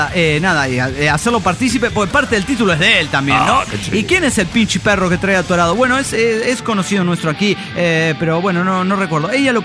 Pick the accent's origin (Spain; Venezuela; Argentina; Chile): Venezuela; Turmero, Aragua; de Turmero, Venezuela, chingándose una arepa